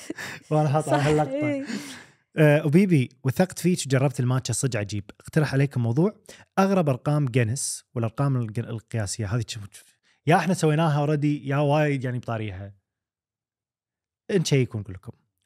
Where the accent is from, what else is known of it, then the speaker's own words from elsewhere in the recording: Iraq; أنا من العراق ما أدري شو تسمونها عندكم